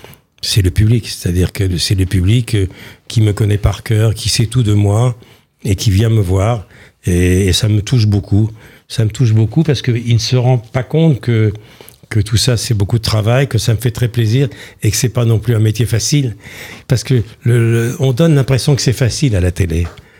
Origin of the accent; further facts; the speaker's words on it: Vire, Normandy, France; Là, c'était Vire, la petite sous-préfecture du Calvados, là où j'ai grandi.